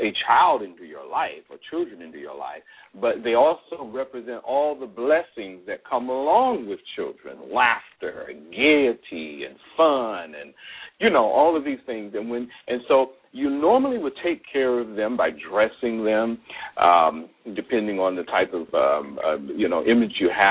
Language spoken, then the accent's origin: English; the South, United States; I always say Wikipedia. I'm from the South, okay? We don't know how to talk, all right?